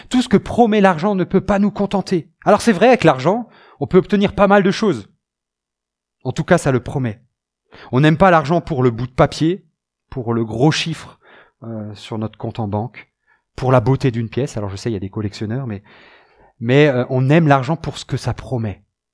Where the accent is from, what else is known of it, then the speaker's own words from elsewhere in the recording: France; une belle partie à notre État, en tout cas chez nous en France